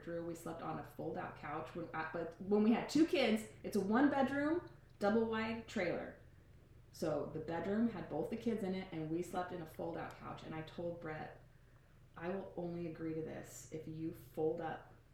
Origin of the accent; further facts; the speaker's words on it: California, United States; My husband and I grew up in the Silicon Valley in the Bay Area.